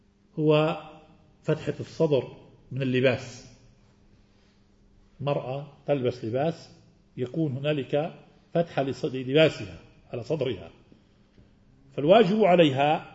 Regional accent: Jordan; هذا ما نسميه في بلادنا والدارج على ألسنة نسائنا في بلادنا الأردن

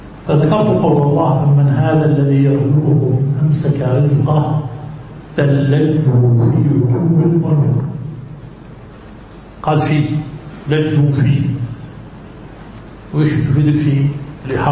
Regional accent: Jordan; بما حدث بالاضطرابات في شهر رمضان عندنا في الأردن الغالي

